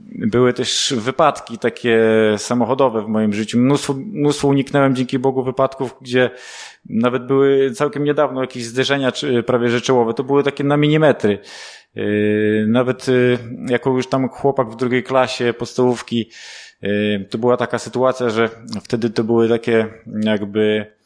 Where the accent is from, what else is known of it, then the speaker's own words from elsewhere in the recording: Zielona Góra, Lubusz Voivodeship, Poland; Pochodzę z Zielonej Góry, z rodziny katolickiej.